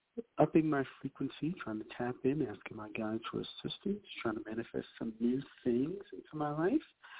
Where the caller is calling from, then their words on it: New York, United States; I'm calling from New York